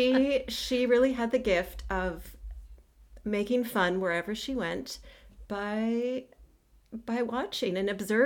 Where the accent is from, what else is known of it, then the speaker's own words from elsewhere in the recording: Canada; now in Seattle, United States; I'm a Canadian girl living, or should I say trapped, in Seattle.